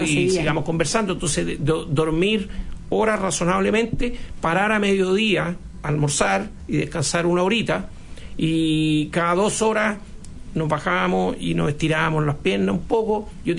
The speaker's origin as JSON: {"language": "Spanish", "country": "Chile", "said": "Nosotros somos chilenos"}